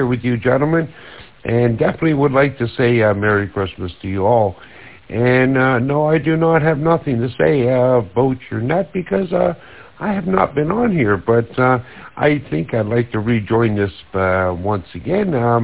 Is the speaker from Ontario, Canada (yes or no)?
yes; Ontario, Canada; I'm from Southern Ontario